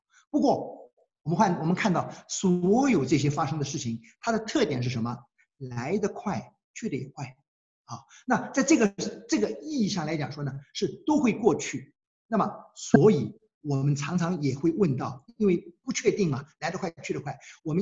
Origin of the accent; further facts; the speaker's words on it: China; 我们都是来自大陆的中国人，我们这个上五十岁、六十岁的人，我们都经历过1959年到1962年，中国吃不饱。